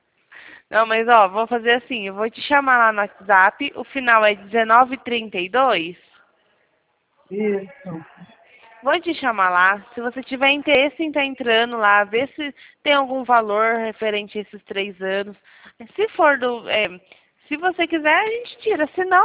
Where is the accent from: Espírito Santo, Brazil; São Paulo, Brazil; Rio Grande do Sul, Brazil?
São Paulo, Brazil; São Carlos; Eu sou de São Carlos, São Paulo.